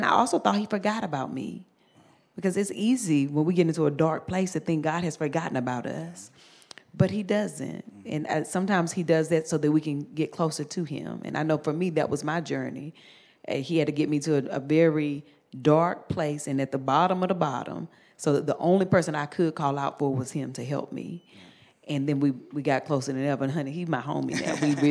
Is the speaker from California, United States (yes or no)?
no; North Carolina, United States; But you know, I'm from the South. I grew up in North Carolina. I grew up in the church